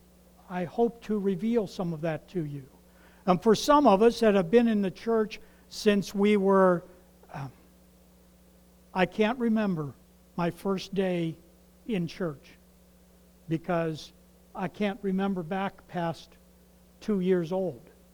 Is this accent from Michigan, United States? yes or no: no; Ohio, United States; Remember, I'm from Ohio. And we talk kind of slow.